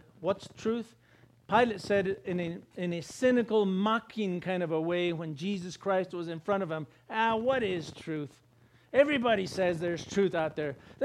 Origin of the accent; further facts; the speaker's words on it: Rome, New Mexico, United States; I grew up in Rome, New Mexico, 30 miles that way.